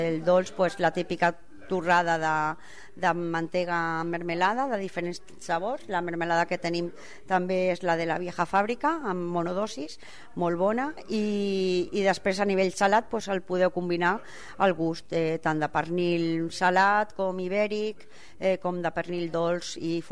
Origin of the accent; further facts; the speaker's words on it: El Prat de Llobregat, Catalonia, Spain; also born or lived in Barcelona; Bueno, jo sóc nascuda a Barcelona de tota la vida, resident del Prat de Llobregat de tota la vida.